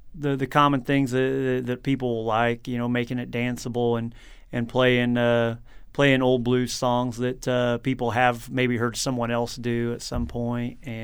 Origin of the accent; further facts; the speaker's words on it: Mattoon, Illinois, United States; now in Charleston, United States; I grew up in Mattoon.